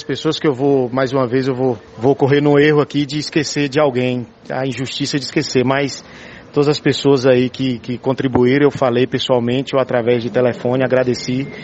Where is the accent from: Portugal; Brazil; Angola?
Brazil; Itapetinga, Bahia; especialmente a minha cidade natal, Itapetinga